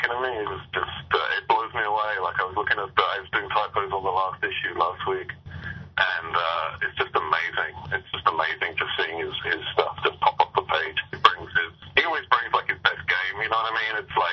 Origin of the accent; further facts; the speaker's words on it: England, United Kingdom; now in Chicago, United States; I'm not from Arkansas. Can you believe that?